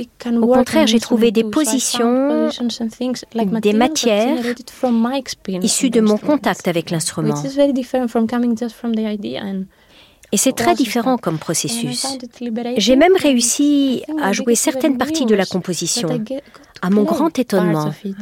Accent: Greece; moved away as an adult; now in The Hague, Netherlands; J'ai quitté la Grèce en 2018, après mon bac, et je suis allée à La Haye, où je vis et travaille aujourd'hui.

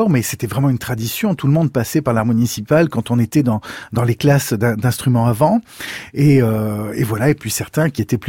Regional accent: Nice, Provence-Alpes-Côte d'Azur, France; on a grandi à Nice, et moi je suis le premier né dans cette ville

